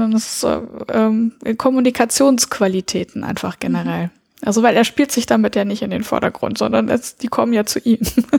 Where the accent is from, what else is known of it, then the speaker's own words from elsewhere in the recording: Lebanon; ich bin im Libanon geboren und da auch teilweise aufgewachsen. Mit meinen Eltern bin ich sehr oft umgezogen und bin auf eine französische Schule gegangen.